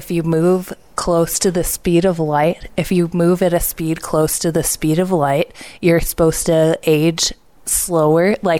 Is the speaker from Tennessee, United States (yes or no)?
no; Ohio, United States; And I'm from Ohio, and that makes us mortal enemies.